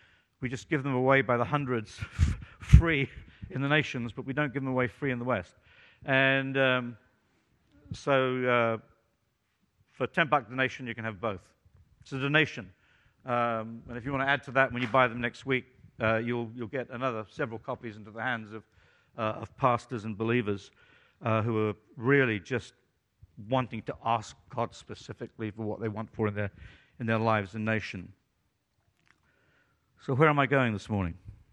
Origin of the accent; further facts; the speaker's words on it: Johannesburg, Gauteng, South Africa; born there; I am a South African. I was born in Joburg.